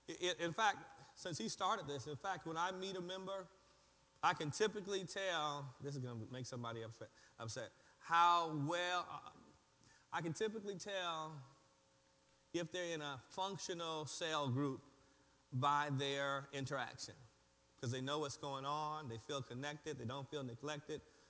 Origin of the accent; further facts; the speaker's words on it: the South, United States; I'm from the South, so I guess.